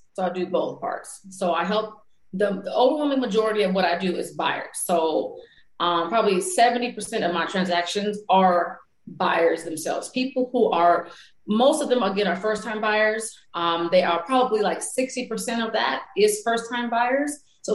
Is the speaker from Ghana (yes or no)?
no; Paramount, California, United States; I grew up in Paramount, so just the city next door to Compton, California, and went to undergrad at Santa Barbara